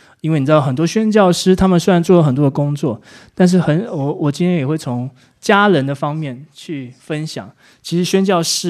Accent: Taiwan; born there; 他们就来到台湾宣教，所以我也因此出生在台湾，所以是一开始就是因着我外公的关系，所以我在台湾出生

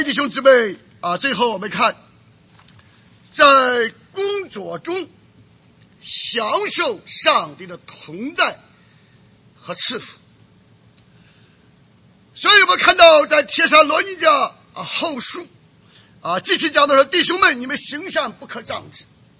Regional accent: China; 我们中国人有的时候骂人，或者俗话不俗，我狗拿耗子，专管什么闲事啊？

